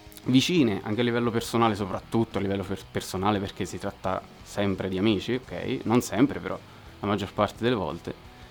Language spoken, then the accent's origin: Italian; Ascoli Piceno, Marche, Italy; vengo da Ascoli Piceno, ahimè. Classe 1993, ridono.